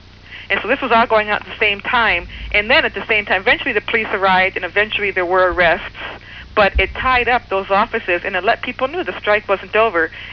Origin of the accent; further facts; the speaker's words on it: Detroit, Michigan, United States; I grew up in Detroit, so I think the whole world is like Detroit. Even though I've traveled the whole world